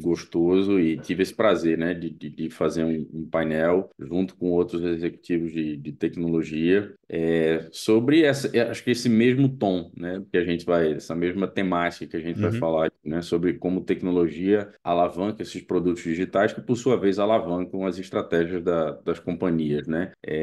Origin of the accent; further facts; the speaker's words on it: Recife, Pernambuco, Brazil; now in São Paulo, Brazil; vocês já devem ter notado aí pelo sotaque que eu não sou de São Paulo, né? Eu sou originalmente de Recife, morei lá minha vida inteira, mas já moro em São Paulo há 18 anos.